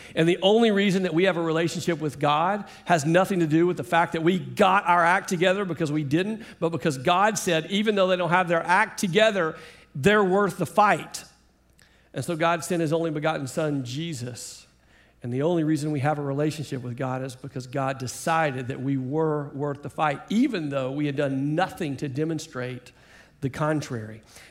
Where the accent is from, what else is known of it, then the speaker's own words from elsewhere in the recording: Shreveport, Louisiana, United States; from Shreveport